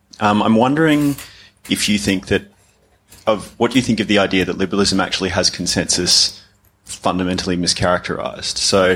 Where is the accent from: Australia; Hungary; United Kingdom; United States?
Australia; So in my home country in Australia, when John Howard first got in 1996, he didn't have consensus.